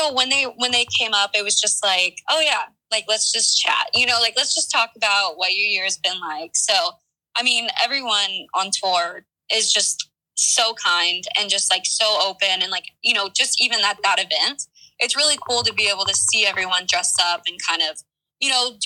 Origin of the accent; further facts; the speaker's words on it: Texas, United States; Obviously, being a Texan, I think it's going to be incredible.